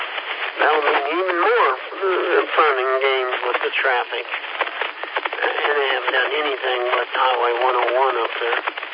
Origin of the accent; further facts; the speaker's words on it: Kansas, United States; now in Georgia, United States; I'm an immigrant from Kansas about 10, 11 years ago, Jason.